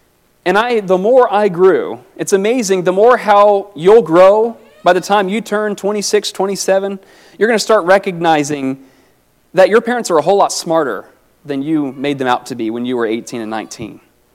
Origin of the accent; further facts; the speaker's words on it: Oregon, United States; I'm from Oregon. You can tell I don't sound like a Southerner.